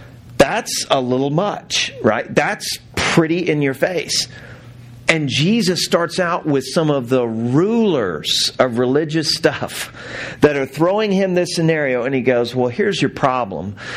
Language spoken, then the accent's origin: English; the South, United States; Now, I grew up in the South, so we probably did it a little bit different than you.